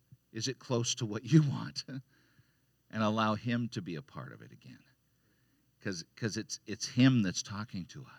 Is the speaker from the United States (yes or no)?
no; Canada; We grew up in Canada